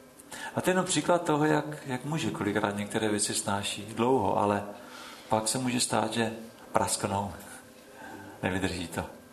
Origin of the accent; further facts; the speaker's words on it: Jihlava, Vysočina Region, Czechia; V Jihlavě byl takovej, to je moje rodné město